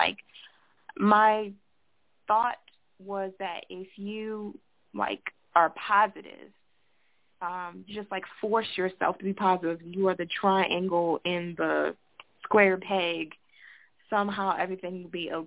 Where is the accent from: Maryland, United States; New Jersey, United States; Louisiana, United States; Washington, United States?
Maryland, United States; Baltimore; So I grew up in Park Heights. That is a very dangerous neighborhood, drug-infested, crime-ridden neighborhood in Baltimore City, Maryland.